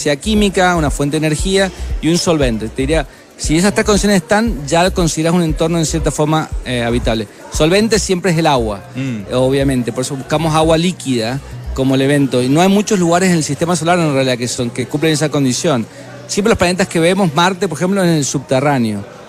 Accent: Mendoza, Argentina; soy argentino, soy de Mendoza en realidad. Ya. Siempre he tenido un vínculo muy estrecho con Chile, claro.

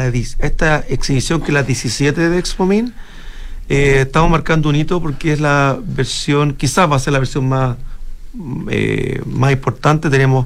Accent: Viña del Mar, Valparaíso, Chile; yo soy de Viña, así que nos traían para acá al colegio

